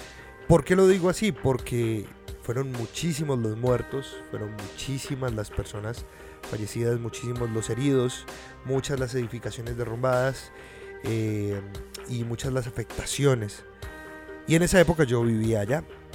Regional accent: Armenia, Quindío, Colombia; yo vivía en la ciudad de Armenia en esa época. De hecho, yo me crié en Armenia.

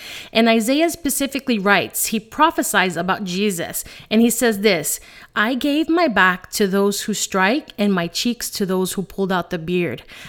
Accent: Bronx, New York, United States; I am a sassy Latina, and I'm originally from the Bronx.

